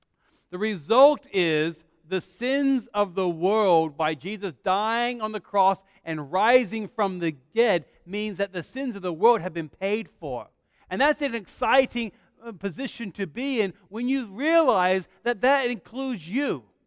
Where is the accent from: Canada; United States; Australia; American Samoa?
Australia; born there; although I don't sound like it, I was born in Australia.